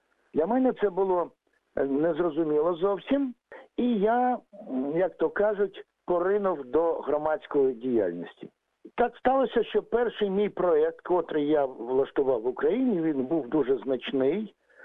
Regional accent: Kyiv, Ukraine; Мені 65 років буде через півтора місяці. Я киянин корінний.

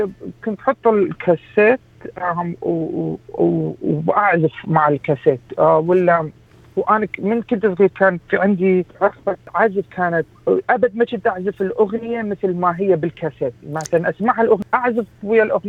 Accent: Iraq; moved away; فأني هذا البرنامج سويت لمن جينا من العراق. أنت تعرفين بالعراق إحنا ودخلنا حروب، حروب العراق والإيران، حروب الكويت، كان في عندنا تروما.

